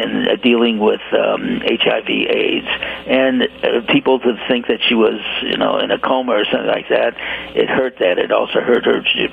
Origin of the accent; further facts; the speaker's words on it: St. Louis, Missouri, United States; And I had been a journalist all my life, but I grew up in St. Louis, and my my grandmother was a Pulitzer